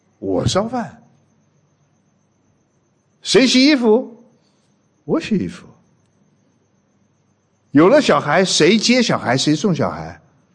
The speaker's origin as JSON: {"language": "Chinese", "region": "Hunan", "country": "China", "said": "我说我一个湖南人呢，被我的同学都笑我是上海人"}